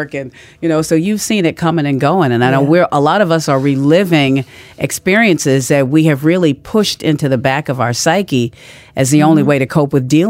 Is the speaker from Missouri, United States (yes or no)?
no; Virginia, United States; You know, I grew up in Virginia where the national song